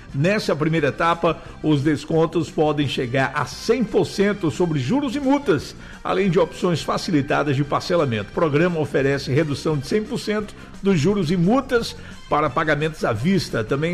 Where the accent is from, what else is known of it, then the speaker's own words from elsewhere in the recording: Sambaituba, Bahia, Brazil; now in São Paulo, Brazil; Fui criado em Sambaituba, no interior de Ilhéus.